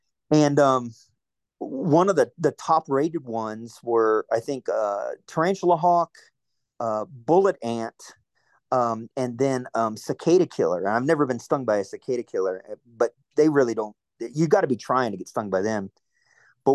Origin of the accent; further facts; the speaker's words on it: Wichita Falls, Texas, United States; also born or lived in Miami, Florida; I was born in 1970 in Miami, Florida. And I moved to Wichita Falls, Texas in 1975 because my mom met Glenn, who was my adopted dad.